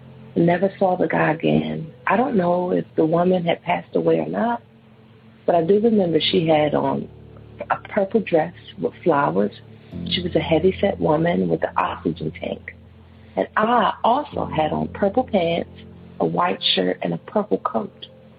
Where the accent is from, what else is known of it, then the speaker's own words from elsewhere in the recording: Washington, District of Columbia, United States; from Washington, D.C.